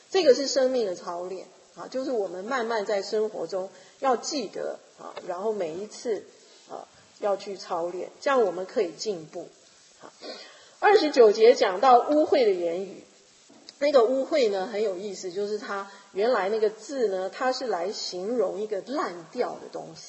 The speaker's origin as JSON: {"language": "Chinese", "country": "China", "said": "我们中国人哈，常常是说好话是谄媚，或者不要惹麻烦，或者不要让人家生气啊，就不造就人。"}